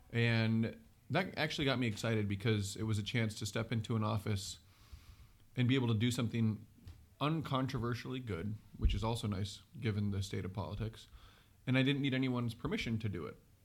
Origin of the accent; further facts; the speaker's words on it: Decorah, Iowa, United States; born and raised in Decorah.